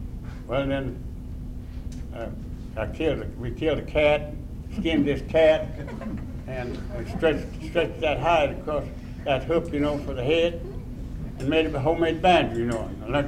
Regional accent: Virginia, United States; Well, I was born and raised down in Russell County, Virginia, in the lower end of the county, down pretty close to Tennessee. And I was born in 1890, December the 26th, and raised up on a farm.

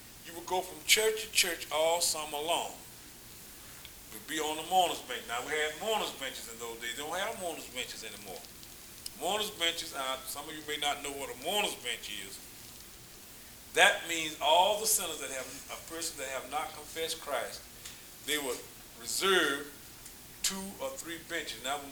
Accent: Albany, Georgia, United States; Back in my hometown in our area, back in my hometown around Albany, Georgia, the people there still have revival meetings during the summer months.

